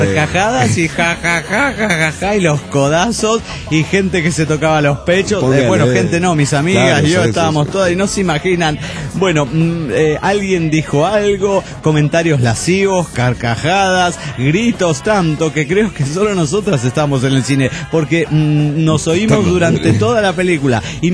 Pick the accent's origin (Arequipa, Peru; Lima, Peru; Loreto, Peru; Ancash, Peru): Ancash, Peru; Huaraz; de Huaraz, en el Perú.